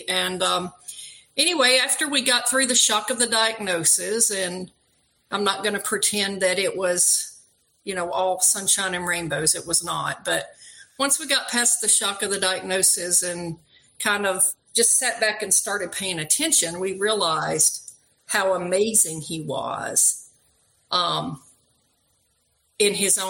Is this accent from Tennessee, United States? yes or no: yes; Tennessee, United States; Oh, I grew up outside of Nashville, so I missed the green.